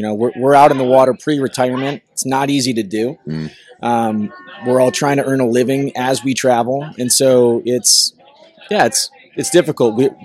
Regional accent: Michigan, United States; I'm from here. Mm-hmm. Grew up on the water up here in the summertime.

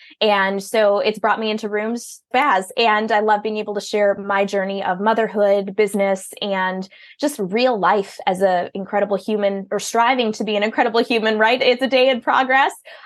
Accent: Minnesota, United States; accent: Minnesota; You can probably hear in my voice, I'm from Minnesota. I've got a strong accent, but I try to live up to the whole Minnesota nice.

